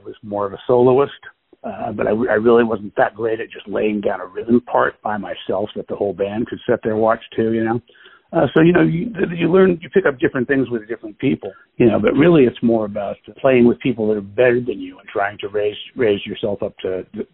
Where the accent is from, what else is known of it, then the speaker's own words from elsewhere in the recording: San Francisco, California, United States; So I left and came back to San Francisco, which is my hometown, and my mom was getting old, too, so it was a good thing that I came back.